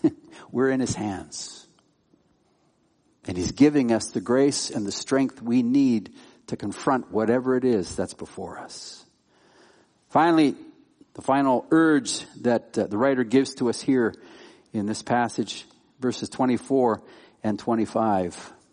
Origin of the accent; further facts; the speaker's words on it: Calgary, Alberta, Canada; I grew up in Calgary, Alberta, the home of the Calgary Stampede.